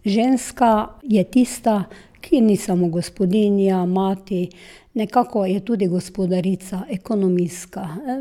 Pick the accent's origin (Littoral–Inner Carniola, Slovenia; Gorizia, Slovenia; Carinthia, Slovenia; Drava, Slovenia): Drava, Slovenia; Vitomarci; Prihajam iz Vitomart, Sveti Andraž, to je naslednja občina, ni daleč.